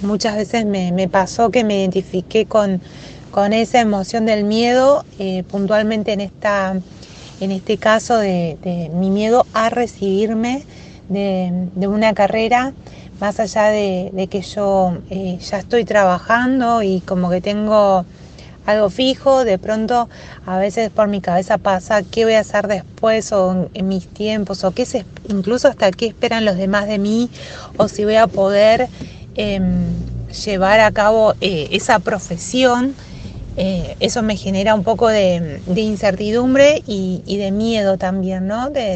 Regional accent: Buenos Aires, Argentina; yo soy de Buenos Aires.

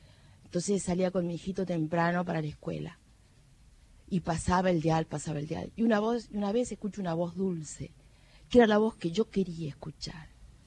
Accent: Salta, Argentina; de Salta.

